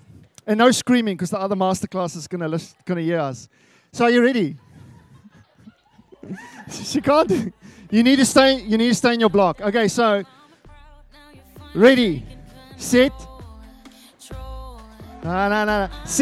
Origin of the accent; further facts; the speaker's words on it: South Africa; I am from South Africa, so get used to the accent.